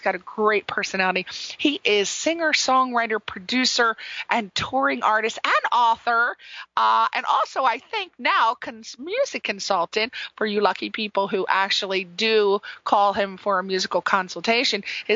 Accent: Ireland; he comes from my home, I'm going to say my homeland, yes, my homeland, because as everyone knows, I'm Irish.

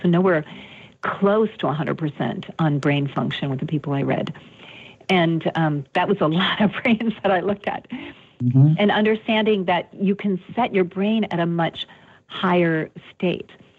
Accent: Minnesota, United States; born there; Beverly, I was born in Minnesota. You're my neighbor.

